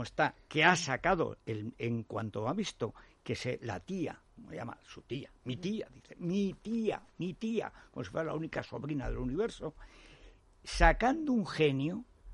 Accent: Spain; Yo, como era español

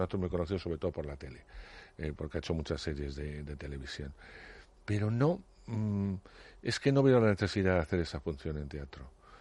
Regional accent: Castile and León, Spain; he estado para las ferias y tal en mi pueblo, y bueno, y bien, en Palencia

